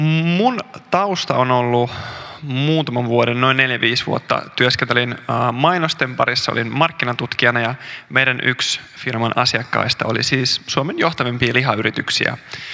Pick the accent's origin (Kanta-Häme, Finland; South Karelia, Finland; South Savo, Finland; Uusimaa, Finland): South Karelia, Finland; mä kasvoin Etelä-Karjalassa Saimaan ympäröimänä ja kalastin.